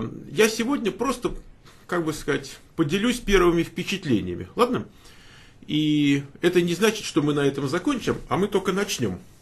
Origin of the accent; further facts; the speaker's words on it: Moscow, Russia; born there; я родился в Москве, правда